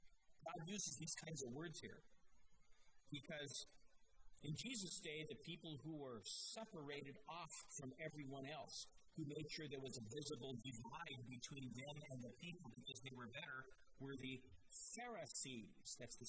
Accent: Denver, Colorado, United States; I'll tell you, I'm from Denver, so the Oakland Raiders are not my favorite team.

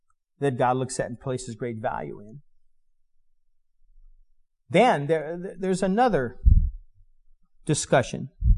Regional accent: Denver, Colorado, United States; now in Seattle, United States; I was from Denver, Barbara's from Alaska, and we got married here in Seattle

